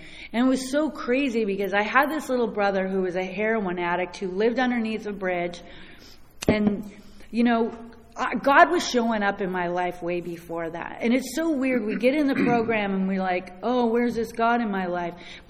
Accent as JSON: {"language": "English", "town": "Bellingham", "region": "Washington", "country": "United States", "said": "I come from Bellingham, Washington, the hippie capital of the United States"}